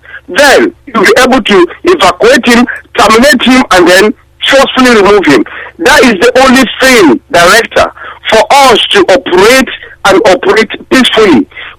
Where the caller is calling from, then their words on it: Malaysia; calling from Malaysia.